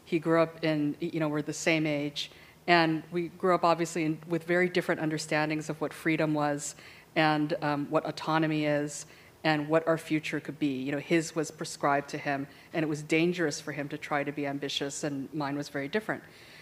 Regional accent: Hawaii, United States; I'm from Hawaii, so this feels very familiar, you know?

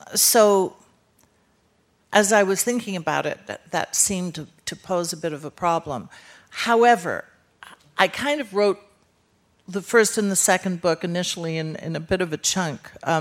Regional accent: Ireland; I grew up in the land of stories, I grew up in Ireland. Everything's a story in Ireland, you know.

